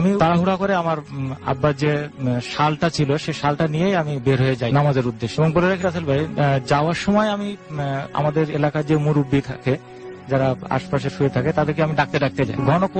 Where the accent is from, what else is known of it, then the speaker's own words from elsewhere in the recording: Khulna Division, Bangladesh; এবং বর্ডারটা আপনার সাতক্ষীরার যে ইন্ডিয়ান নদীটা, এই নদী থেকে একটা শাখা নদী চলে আসছে আমাদের গ্রামের ভিতর দিয়ে